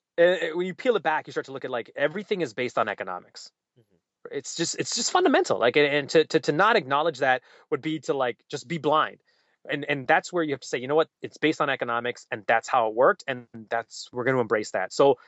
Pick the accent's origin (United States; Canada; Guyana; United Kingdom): Guyana; I would say, oh, I'm from Guyana.